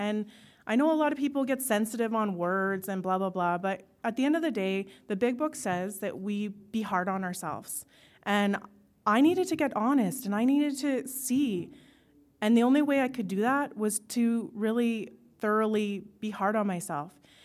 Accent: Edmonton, Alberta, Canada; So yesterday, I'm from Edmonton, and so it's about 2.5 hour drive.

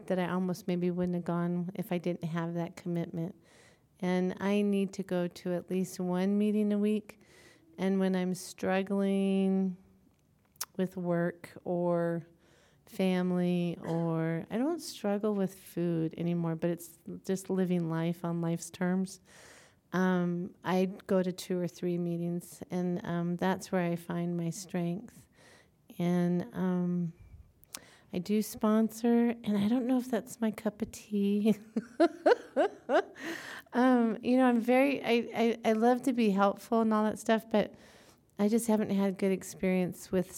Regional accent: Billings, Montana, United States; I'm a compulsive eater. I'm from Billings, Montana.

